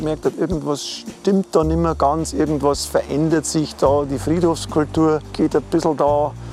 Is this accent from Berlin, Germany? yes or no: no; Bavaria, Germany; bei uns in Bayern, in der Oberpfalz, Ringsburg ist die Welt noch ein bisschen in Ordnung.